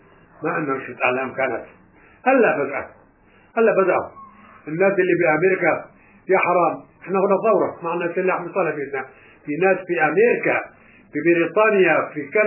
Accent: Palestine; قلت له انا فلسطيني

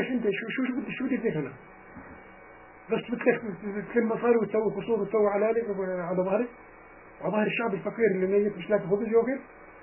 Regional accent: Palestine; أنا فلسطيني

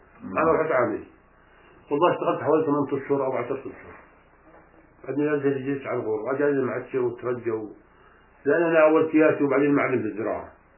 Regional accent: Palestine; سنة 67 الله عارف كنا بالغور ما طلعناش على نابلس. صار الحرب واحنا بالغور

